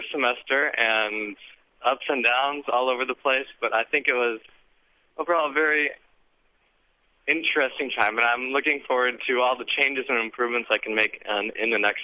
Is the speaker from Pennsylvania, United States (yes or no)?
no; Cleveland, Ohio, United States; now in Greenville, United States; I'm a recent college graduate who I'm recently moved from Cleveland, Ohio to Greenville, Mississippi.